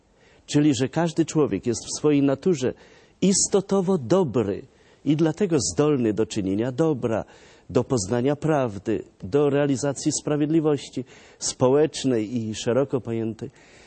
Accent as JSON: {"language": "Polish", "region": "Lublin Voivodeship", "country": "Poland", "said": "Właśnie, z Lubelszczyzny, pięknie, z mojej małej ojczyzny."}